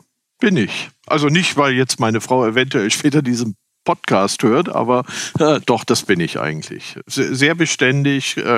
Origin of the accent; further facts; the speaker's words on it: Leverkusen, North Rhine-Westphalia, Germany; also born or lived in Hamburg / England; Also ich bin tatsächlich in Leverkusen geboren, aufgewachsen, bin dann aber zum Studium nach Hamburg gezogen, habe auch in England studiert.